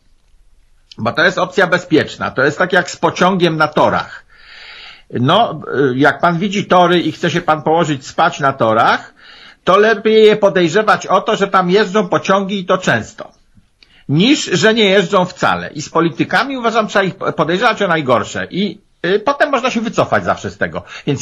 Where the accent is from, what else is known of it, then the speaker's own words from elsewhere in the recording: Pomeranian Voivodeship, Poland; ze Starogardu Gdańskiego, moje strony kociewskie